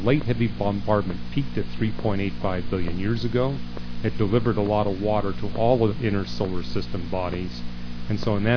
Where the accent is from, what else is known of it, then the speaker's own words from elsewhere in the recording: Canada; I was raised in Canada, and there's places all over Canada where you look up at a mountain and there's these huge scars.